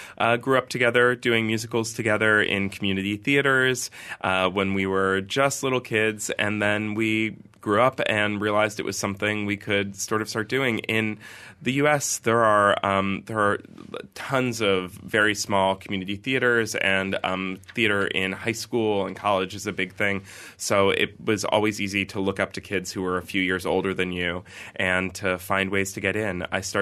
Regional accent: Pennsylvania, United States; now in New York City, United States; We grew up in both in Pennsylvania, which is, a little south of New York City.

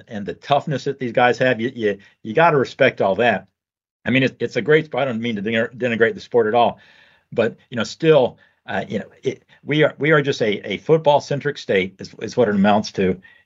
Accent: the South, United States; I was raised in the South.

